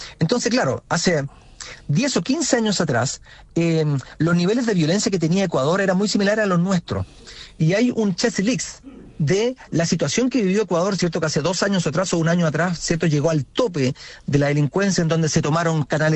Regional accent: Chile; la capacidad de asombro que estamos teniendo como sociedad chilena

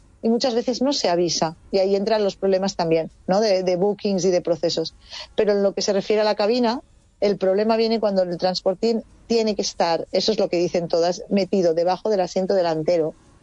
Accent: Spain; dado que yo soy española, me he informado también en cuanto a nivel europeo

